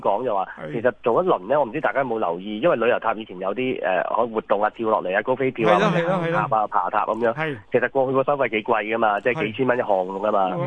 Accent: Macau; 如果你問我澳門人最慘啦，可能我哋呢個年紀啦、中年啊、後生嗰啲咧

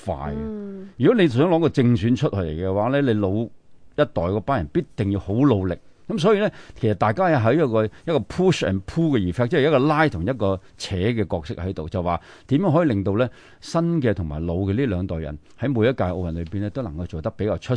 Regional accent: China; 作为中国人系要留意一下

